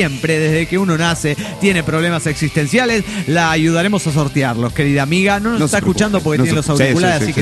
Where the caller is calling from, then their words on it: Los Andes, Valparaíso, Chile; Soy la desmemoriada de los Andes, Chile.